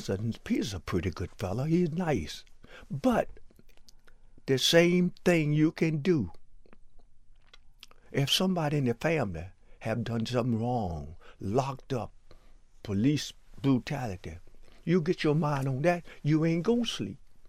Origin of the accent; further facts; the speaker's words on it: North Carolina, United States; I was born and raised right down in North Carolina where the people used to make that moonshine liquor and cigarettes.